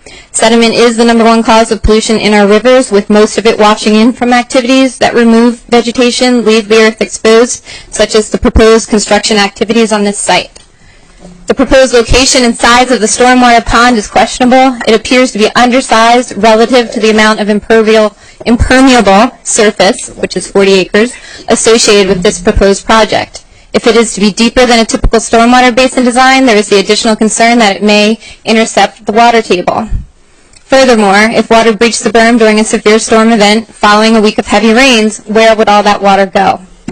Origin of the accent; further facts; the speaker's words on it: Pennsylvania, United States; I am actually not even from Delaware. I am from Pennsylvania